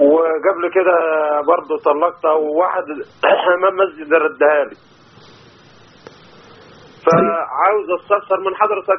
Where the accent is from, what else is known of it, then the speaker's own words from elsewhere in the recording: Beni Suef, Beni Suef Governorate, Egypt; now in Jordan; من بني سويف